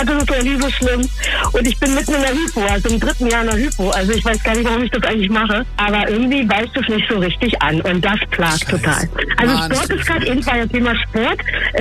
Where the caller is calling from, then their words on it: Britz, Berlin, Germany; und komme aus Britz. Hallo.